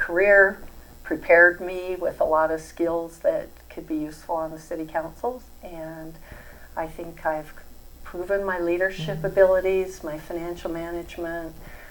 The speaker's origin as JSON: {"language": "English", "town": "Cedar City", "region": "Utah", "country": "United States", "tie": "born or raised there", "said": "Well, I was born and raised here in Cedar City. This is my hometown. I graduated from Cedar High and went to SUU, studied accounting."}